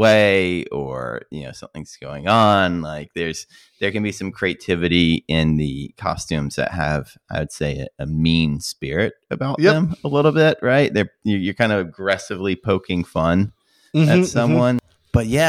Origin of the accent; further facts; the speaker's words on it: Columbus, Mississippi, United States; So I grew up in Mississippi in a town called Columbus.